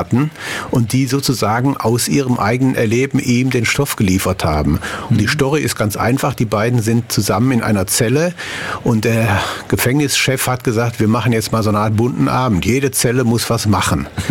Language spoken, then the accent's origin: German; North Rhine-Westphalia, Germany; ich komme aus dem Ruhrgebiet, wie man vielleicht ein bisschen hört.